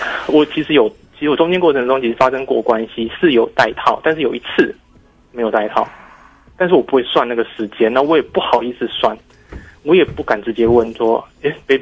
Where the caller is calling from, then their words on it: Taipei, Taiwan; 我是台北的